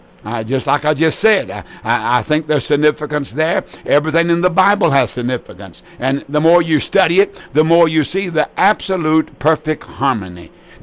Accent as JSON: {"language": "English", "town": "Roxbury", "country": "United States", "tie": "born or raised there", "said": "And I remember when I go to Roxbury, my hometown, I can remember the door that led up a set of stairs to the dentist's office"}